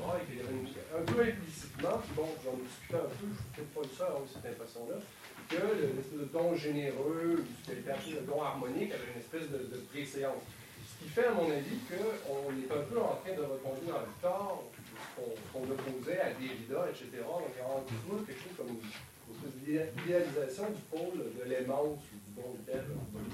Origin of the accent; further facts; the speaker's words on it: Quebec, Canada; Je vais prendre l'exemple du hockey parce que je suis québécois